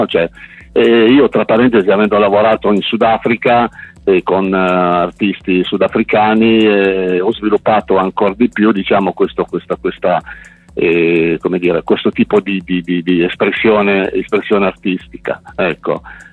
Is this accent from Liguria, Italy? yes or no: yes; Ventimiglia, Liguria, Italy; io sono di Ventimiglia, no? Sai che Ventimiglia è una città di confine, sì. Una città, diciamo, forse più multietnica, sì. a livello italiano